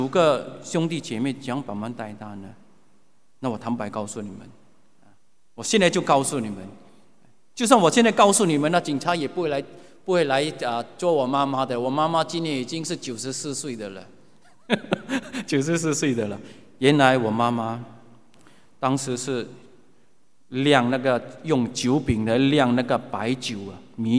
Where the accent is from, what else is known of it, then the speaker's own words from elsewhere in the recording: Singapore; 那个时候就是我们新加坡人所谓的假轰啊。